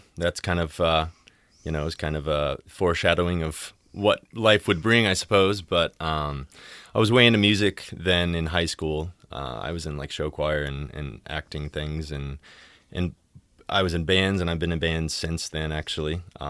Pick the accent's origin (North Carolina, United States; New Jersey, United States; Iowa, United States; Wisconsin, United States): Iowa, United States; Sioux City; Sure. I'm from Sioux City, born and raised, Morningside, and went to East. Tons of family here.